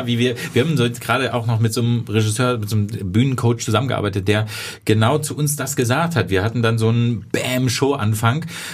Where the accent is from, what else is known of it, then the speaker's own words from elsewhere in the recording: Hankensbüttel, Lower Saxony, Germany; in meinem Dorf, wo ich herkomme, in Hankensbüttel